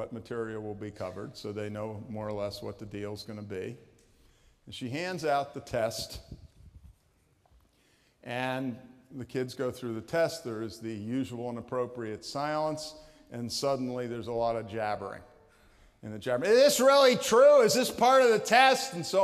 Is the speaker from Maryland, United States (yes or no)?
yes; Annapolis, Maryland, United States; Now you gotta understand, I grew up near Annapolis, and Annapolis was a deeply Southern town in the 1940s